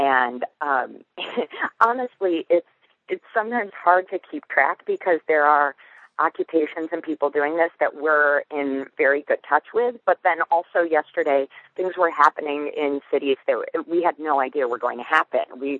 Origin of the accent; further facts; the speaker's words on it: Michigan, United States; And I'm from the Midwest, and we don't have a Wall Street in Michigan, where I'm from.